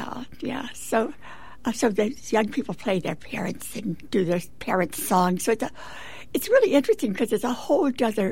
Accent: Oklahoma, United States; I'm from Oklahoma, so the Greek myths are very exotic to me.

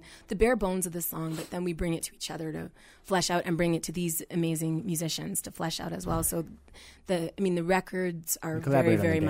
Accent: Montreal, Quebec, Canada; now in Chicago, United States; I grew up in Montreal, Quebec, Canada. So I'm the imposter. I'm … that's a Canadian.

